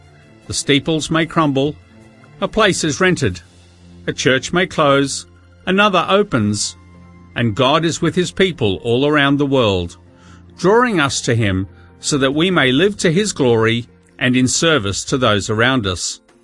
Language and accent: English; Australia; now in United Kingdom; Once we had moved past my being Australian